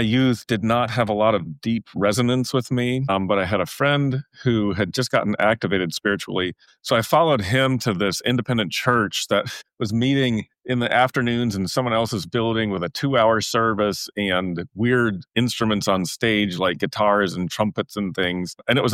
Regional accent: Holland, Michigan, United States; I grew up in Holland, Michigan, which is kind of the epicenter of the Reformed tradition.

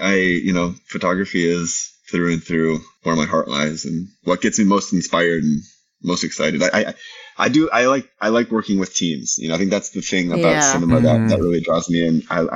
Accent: Minnesota, United States; I grew up in Minnesota, where we have no mountains.

